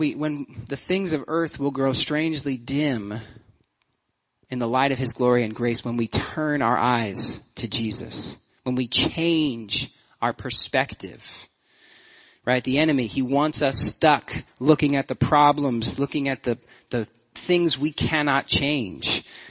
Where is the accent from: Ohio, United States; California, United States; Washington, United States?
Washington, United States; Because, you know, we're from Washington, and we don't know any better.